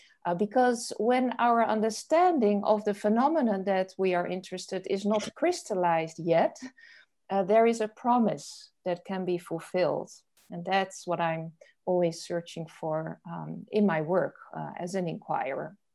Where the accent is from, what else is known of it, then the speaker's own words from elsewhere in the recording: Netherlands; English is a second language; now in United States; My home country is the Netherlands. I currently live in the United States.